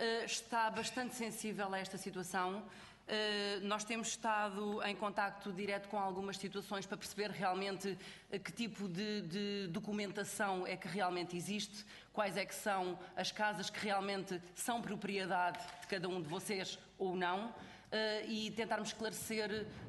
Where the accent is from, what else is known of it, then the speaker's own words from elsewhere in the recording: Sines, Alentejo, Portugal; Eu sou de Sines.